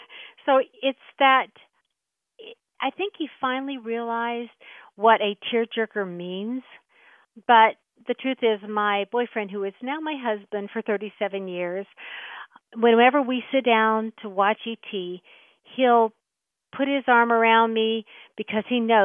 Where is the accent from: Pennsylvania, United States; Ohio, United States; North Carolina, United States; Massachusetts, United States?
North Carolina, United States; Cary; I'm from Cary